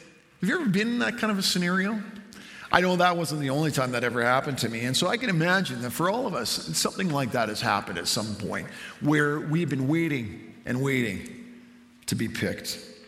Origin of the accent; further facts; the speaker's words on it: Clavette, Saskatchewan, Canada; I've lived in a lot of places, but as a young child, I grew up in Clavette, Saskatchewan. Now, Clavette is about half an hour out of Saskatoon, 20 minutes out of Saskatoon. And we used to live on a little hobby farm.